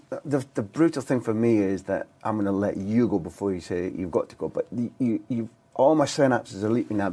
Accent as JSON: {"language": "English", "town": "Aberdeen", "region": "Scotland", "country": "United Kingdom", "tie": "born or raised there", "said": "I grew up in Aberdeen"}